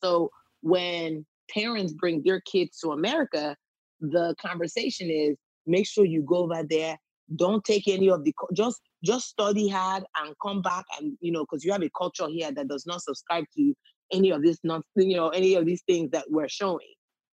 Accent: Nigeria; especially being Nigerian, we're always taught to be better than, like, whoever's our competitor.

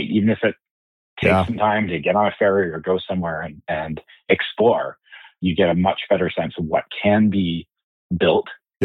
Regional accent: British Columbia, Canada; I grew up in Vancouver Island, so I'm partial to the place.

